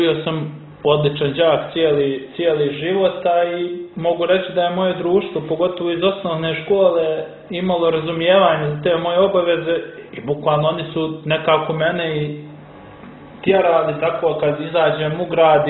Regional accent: Montenegro; Znate kako je to kod nas u Crnoj Gori, prvo pa muško, pa to se slavi. Tako imamo taj neki mentalitet

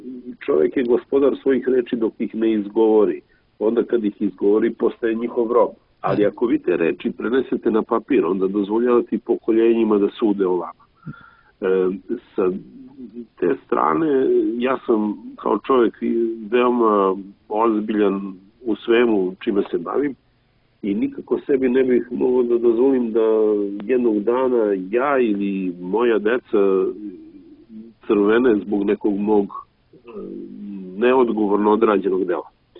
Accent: Kragujevac, Šumadija, Serbia; ja sam čovek iz Kragujevca

